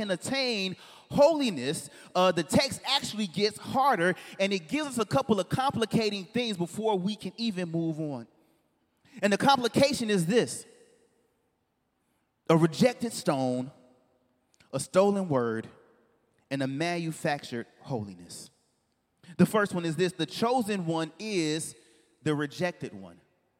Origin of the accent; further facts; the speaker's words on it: Inglewood, California, United States; When I tell somebody that I grew up in Inglewood, it automatically gives them a sense of who they think that I am.